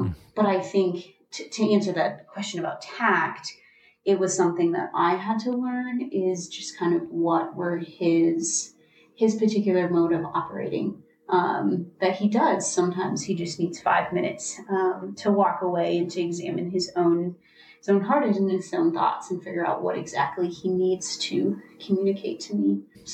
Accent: Midwest, United States; And I grew up in the Midwest where you say I'm sorry when you bump into

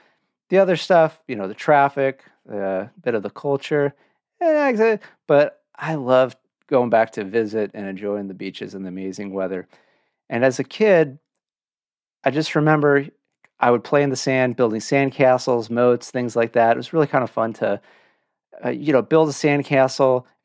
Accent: California, United States; moved away; It's because I grew up in Orange County, and that's the one thing I miss about living in Orange County is the beaches and the weather, man.

